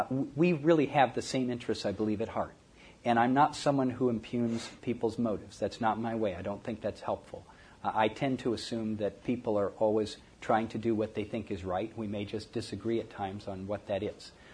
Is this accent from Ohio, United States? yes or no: yes; Columbus, Ohio, United States; You might want to dramatize that by saying that I grew up and lived near Columbus, Ohio as well.